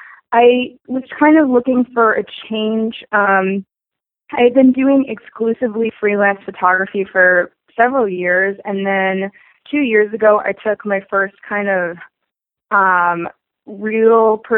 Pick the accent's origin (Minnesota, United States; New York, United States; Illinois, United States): Illinois, United States; Chicago; now in Austin, United States; I'm from Chicago. I was going to high school at Walter Payton, downtown Chicago